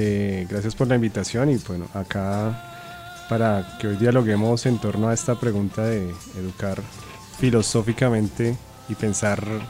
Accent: Bogotá, Colombia; yo soy originalmente de Bogotá. Mi familia pues migró a Bogotá en la década de los 80. Mi familia originalmente pues es de una región de Antioquia

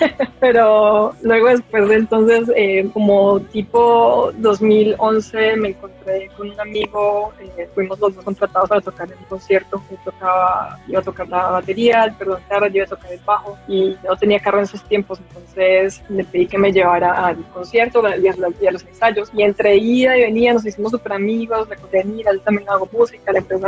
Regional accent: Medellín, Antioquia, Colombia; pues tengo familia en Bogotá, pero crecí más en Medellín.

